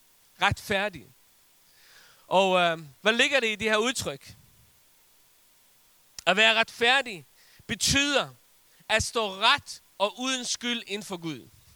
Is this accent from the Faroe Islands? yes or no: yes; Faroe Islands; Danish is a second language; Undskyld, jeg er bare færing.